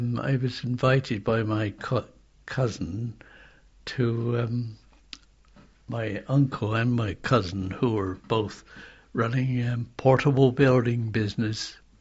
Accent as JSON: {"language": "English", "town": "Tatworth", "region": "South West England", "country": "United Kingdom", "tie": "born or raised there", "also_born_or_lived": "Bath", "said": "Were brought up, actually, at... Tatworth."}